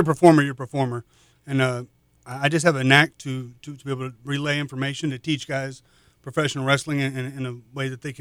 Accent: Louisville, Kentucky, United States; and I grew up outside of Louisville, Kentucky, in the metropolitan area there.

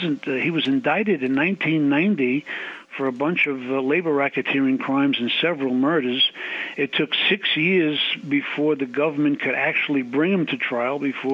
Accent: New York, United States; The fact that I come from New York and I'm familiar with the landscape certainly hasn't hurt me

